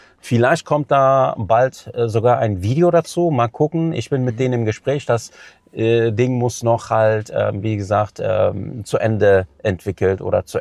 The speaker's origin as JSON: {"language": "German", "town": "Cologne", "region": "North Rhine-Westphalia", "country": "Germany", "said": "als ein Nordrhein-Westfalener Junge, als Kölner Junge, der das tagtäglich erlebt."}